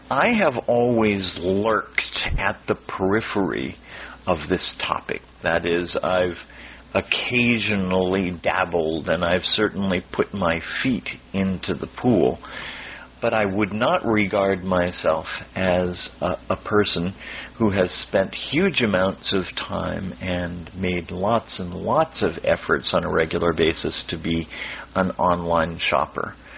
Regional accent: Miami, Florida, United States; Good evening. … from Miami, Florida, and it's a pleasure to have everyone here.

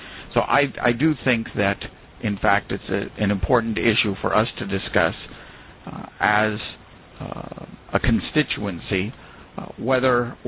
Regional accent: Oregon, United States; I have a degree in political science from a small university out in Oregon, my home state

